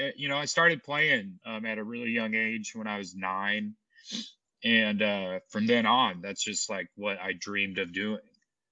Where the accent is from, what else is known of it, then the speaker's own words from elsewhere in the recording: Sacramento, California, United States; I grew up here in Sacramento, so hence the influence from